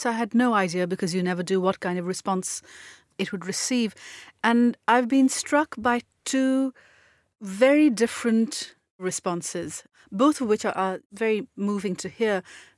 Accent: Pakistan; Well, not within the Pakistan I was growing up in.

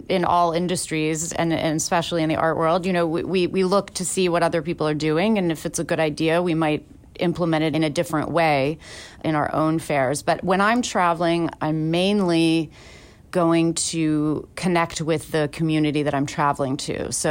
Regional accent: San Francisco, California, United States; You know, I grew up in San Francisco, so the first thing that came to mind is Fisherman's Wharf

